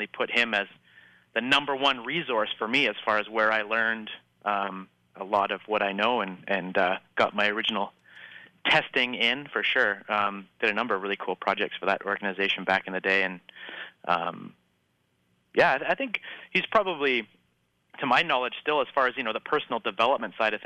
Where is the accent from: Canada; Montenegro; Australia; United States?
Canada; and I'm from Canada, and the highest rank in our entire country was a purple belt.